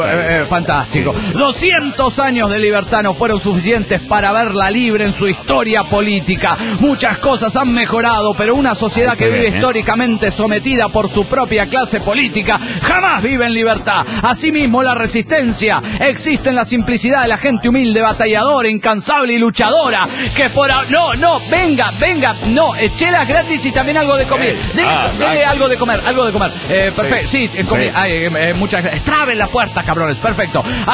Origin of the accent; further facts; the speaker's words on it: Guadalajara, Jalisco, Mexico; de Guadalajara.